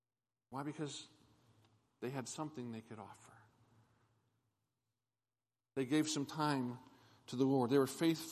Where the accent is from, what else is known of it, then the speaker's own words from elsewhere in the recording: Ohio, United States; I grew up in Ohio. My dad was a pastor.